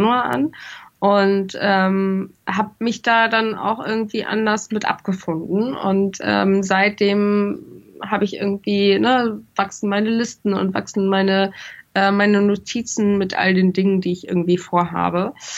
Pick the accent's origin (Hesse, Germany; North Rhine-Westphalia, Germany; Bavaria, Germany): North Rhine-Westphalia, Germany; Bonn; wir sind mit der Familie ins Rheinland gefahren. Ich komme aus Bonn